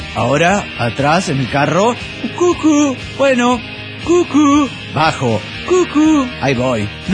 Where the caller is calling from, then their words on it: Chihuahua, Mexico; de Chihuahua, México.